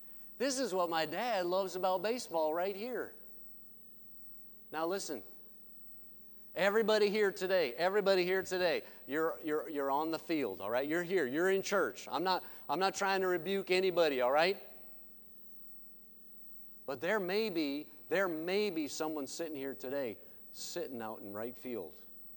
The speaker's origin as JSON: {"language": "English", "region": "Illinois", "country": "United States", "tie": "born or raised there", "said": "I grew up in the Midwest, just outside of Chicago."}